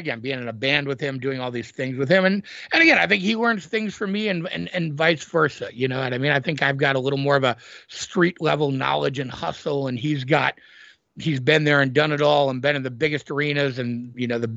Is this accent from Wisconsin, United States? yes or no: yes; Green Bay, Wisconsin, United States; now in Los Angeles, United States; I'm from Green Bay. I got on a Greyhound bus, moved to LA.